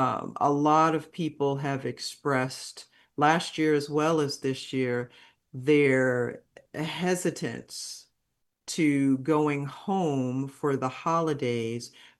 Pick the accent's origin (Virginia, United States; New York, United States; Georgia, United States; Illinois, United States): New York, United States; New York City; moved away; Now, I come from New York City, and leaving New York and living in a couple of other places, I've learned that people are not as direct as us New Yorkers are.